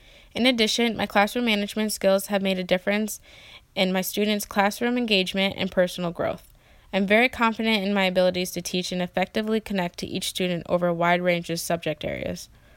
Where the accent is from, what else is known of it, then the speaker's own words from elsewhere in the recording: Guilderland, New York, United States; I'm from Guilderland, New York.